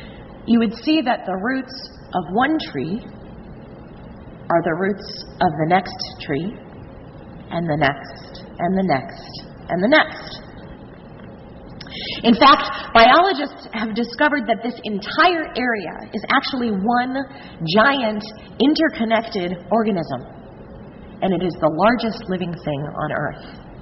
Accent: Chicago, Illinois, United States; And also, I'm from Chicago, and so we have really tall buildings.

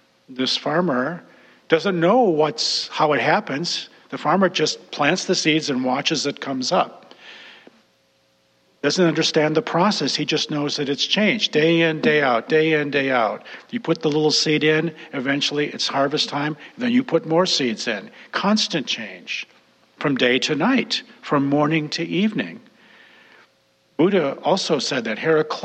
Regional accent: Detroit, Michigan, United States; I was raised in Detroit in an Italian-American family. I was raised in the white world, and I was raised with the concept of racialization.

